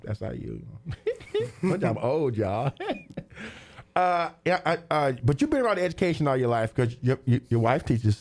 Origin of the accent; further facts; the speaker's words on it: Terre Haute, Indiana, United States; That was the only time I didn't like being from Terre Haute. That's my hometown.